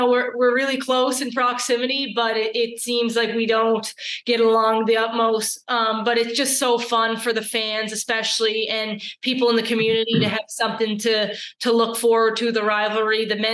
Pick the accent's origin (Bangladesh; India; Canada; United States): Canada; Prince Edward Island; my hometown. PEI is just amazing. And, you know, the small-knit community we have